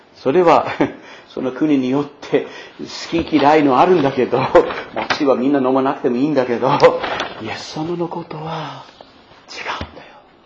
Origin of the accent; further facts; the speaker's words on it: Maine, United States; 私のふるさとのメイン州の飲み物です。